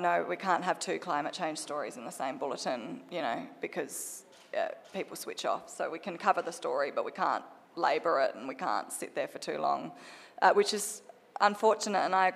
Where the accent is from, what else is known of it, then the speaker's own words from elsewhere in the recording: Adelaide, South Australia, Australia; It's something very local, very South Australian. I'm from Adelaide originally, very South Australian, you know.